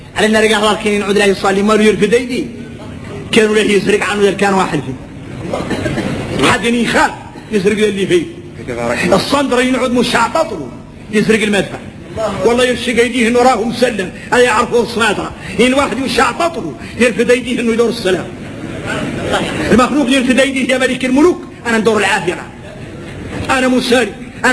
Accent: Mauritania; هذه هي حقيقتنا احنا موريتاني

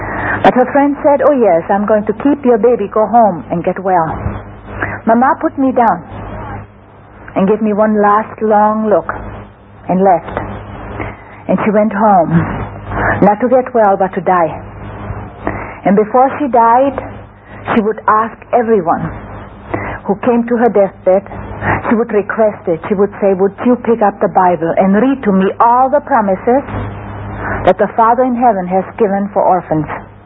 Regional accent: Czechia; born there; first language German; English is a second language; moved away; I was born in Czechoslovakia, and if you wonder why I speak the German as my mother tongue

